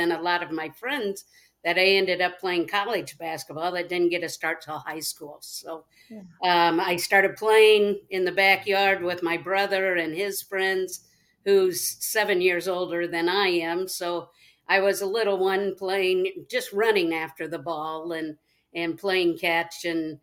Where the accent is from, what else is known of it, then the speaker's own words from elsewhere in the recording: Claypool, Indiana, United States; Yes, I grew up in Claypool, Indiana, and our town was very, very small.